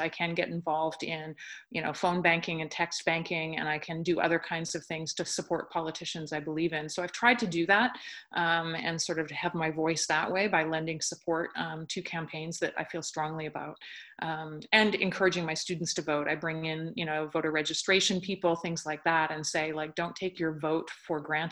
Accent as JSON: {"language": "English", "country": "Canada", "moved": "as an adult", "lives_now": "United States", "said": "I'm from Canada"}